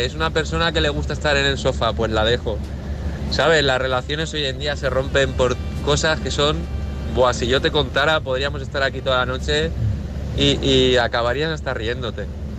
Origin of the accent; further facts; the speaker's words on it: Valencia, Valencian Community, Spain; Salió de Barcelona y nada, voy para Valencia, para casa